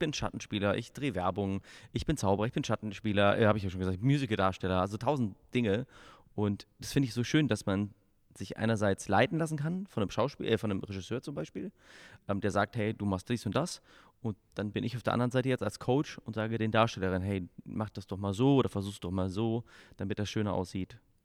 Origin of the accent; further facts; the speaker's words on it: Haltern am See, North Rhine-Westphalia, Germany; Ich komme aus dem Ruhrgebiet, da sagt man auch weg. Ich komme gebürtig aus Haltern am See.